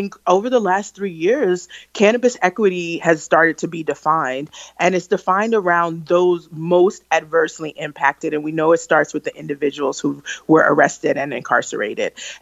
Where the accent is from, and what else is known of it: Brooklyn, New York, United States; born or raised there